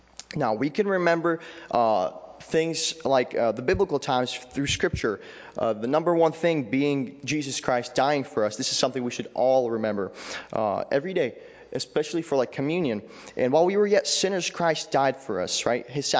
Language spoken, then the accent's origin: English; Ukraine; because I'm from Ukraine, the war really impacted us.